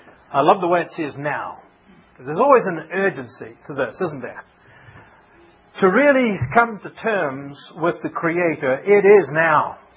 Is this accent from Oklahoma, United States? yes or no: yes; Oklahoma, United States; Now, I come from Oklahoma. Oklahoma has storms, man.